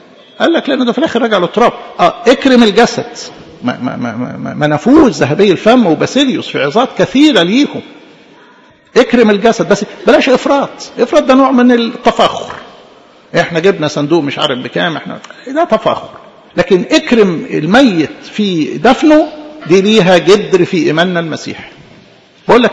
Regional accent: Egypt; إحنا عندنا في مصر

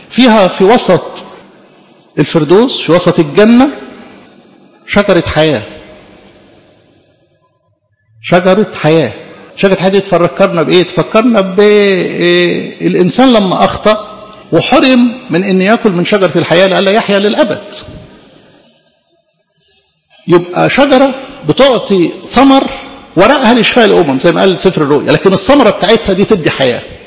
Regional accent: Egypt; فالامتياز اللي سيدنا ميزنا بيه كمصريين دي نعمة منه

